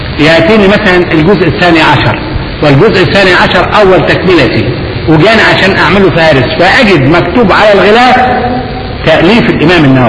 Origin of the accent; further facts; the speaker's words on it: Upper Egypt, Egypt; عندنا في الصعيد عندنا في الصعيد ثعبان اسمه الناشر